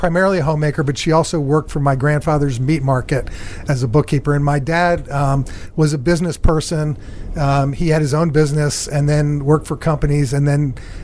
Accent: Pennsylvania, United States; Right outside Philadelphia.

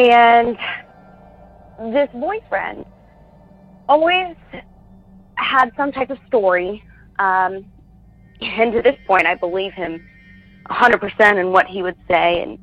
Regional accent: Ohio, United States; I'm from Ohio.

